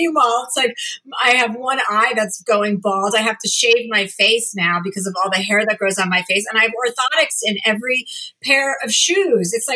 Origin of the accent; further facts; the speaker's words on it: New Jersey, United States; I'm from New Jersey. I'm not going down that road.